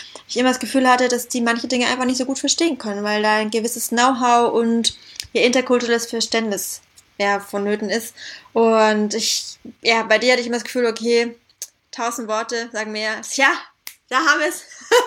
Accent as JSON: {"language": "German", "country": "Syria", "tie": "born or raised there", "moved": "yes", "lives_now": "Germany", "said": "Ich kenne es aus meiner Kindheit in Syrien."}